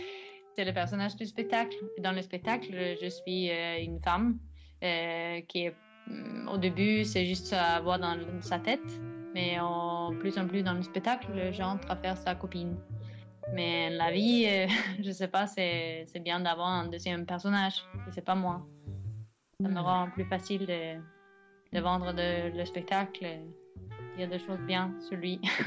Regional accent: Norway; Je viens de la Norvège.

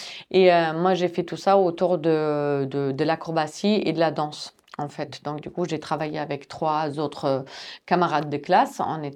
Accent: Germany; J'ai grandi en Allemagne et j'aime toujours bien lire.

